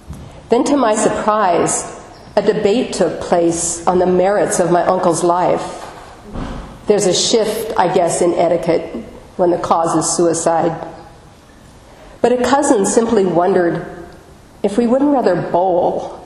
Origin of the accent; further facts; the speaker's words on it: Nebraska, United States; I grew up in Nebraska and my grandfather was a farmer there.